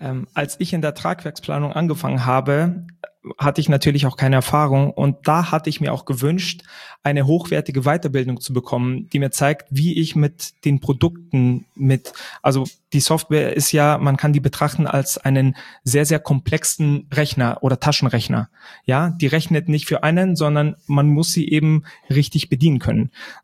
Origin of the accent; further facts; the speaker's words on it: Greece; Ich bin ja auch Grieche